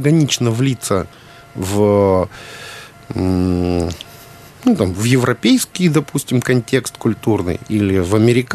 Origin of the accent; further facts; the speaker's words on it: Nizhny Tagil, Sverdlovsk Oblast, Russia; Я сам родом из Свердловской области, из Нижнего Тагила. В Екатеринбурге учился как раз во времена, когда Борис Николаевич был там первым секретарем обкома.